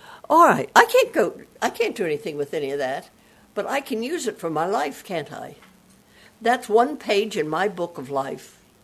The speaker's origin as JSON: {"language": "English", "region": "Pennsylvania", "country": "United States", "said": "I worked at the telephone company before I moved from Western Pennsylvania to the Eastern Pennsylvania."}